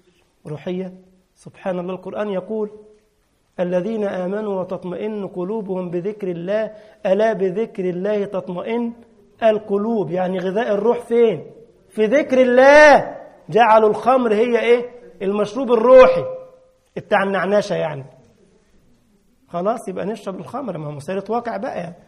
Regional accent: Egypt; انما تعيط عندنا في مصر يعني يبكي

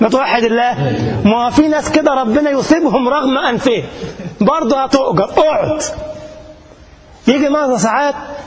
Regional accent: Egypt; وفجأة زواج من ألمانيا وأنا من مصر

